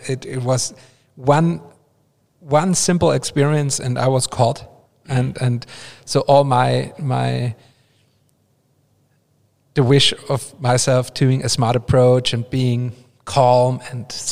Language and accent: English; Austria; I was the first day in my internship at the Villerhub Brewery in Austria, which is my hometown brewery.